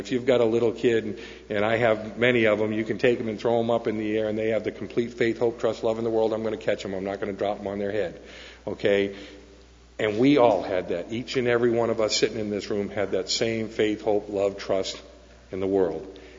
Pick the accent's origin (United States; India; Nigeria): United States; Boston, Massachusetts; I grew up in Boston, one of the most racial capitals of the country in the 70s.